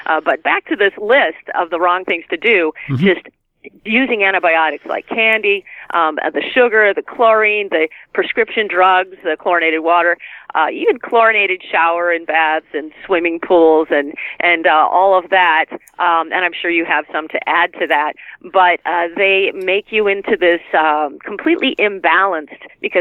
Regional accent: Michigan, United States; like the plastic that I grew up with in the Midwest in Michigan.

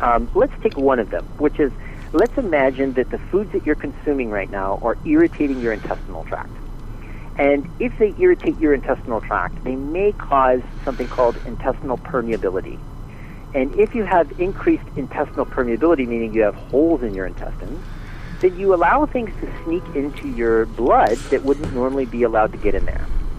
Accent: England, United Kingdom; And I'm English, and therefore I always have to have milk in my tea.

